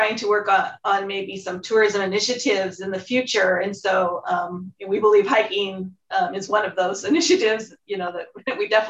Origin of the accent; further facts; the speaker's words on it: Montana, United States; I'm from Montana, so I was really looking forward to it.